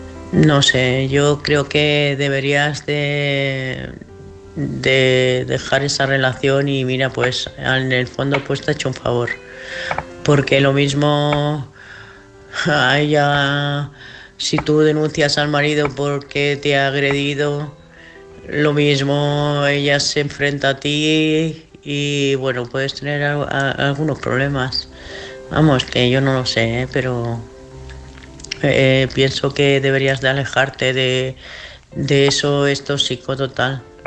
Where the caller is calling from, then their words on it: Cáceres, Extremadura, Spain; de Cáceres